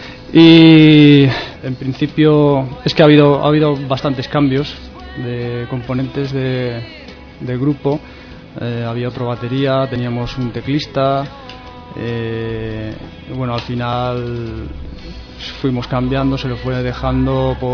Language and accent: Spanish; Spain; estamos Alfredo y yo, que somos españoles